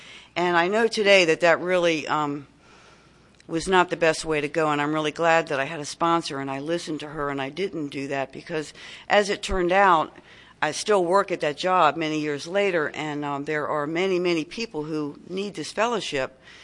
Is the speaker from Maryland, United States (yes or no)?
yes; Maryland, United States; At that time, I'm from Tri-County area, and it's a large area as far as surface area.